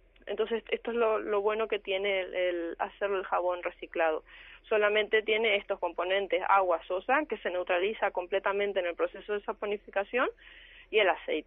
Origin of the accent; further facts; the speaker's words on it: Argentina; now in Spain; porque yo soy argentina y en Argentina esto no está solucionado, lo de la recolección del aceite.